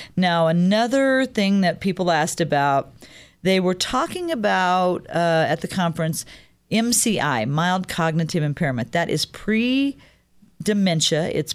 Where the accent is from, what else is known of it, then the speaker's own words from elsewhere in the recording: Illinois, United States; was held in Chicago, Illinois, my home state, this past week.